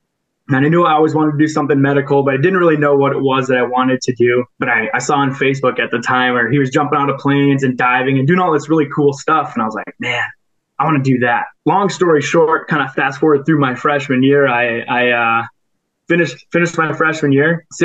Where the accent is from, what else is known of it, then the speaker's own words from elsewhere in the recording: Minnesota, United States; So born and raised in Minnesota, super active growing up.